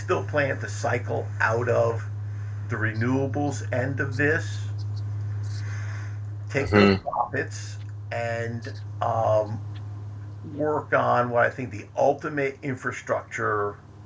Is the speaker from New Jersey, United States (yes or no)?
yes; New Jersey, United States; I grew up in New Jersey. I still live in New Jersey. I'm 68 years old.